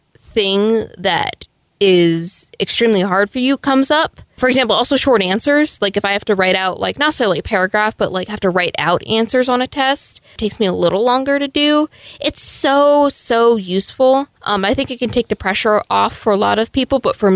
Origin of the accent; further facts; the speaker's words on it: Virginia, United States; I've been to like 3 different schools because I transferred out for COVID and then I moved down to Texas from Virginia.